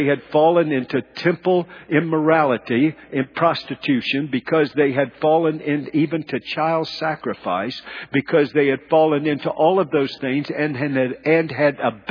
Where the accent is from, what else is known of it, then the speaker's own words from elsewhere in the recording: North Carolina, United States; also born or lived in Alabama; Habakkuk, though, I'm from North Carolina and Alabama now.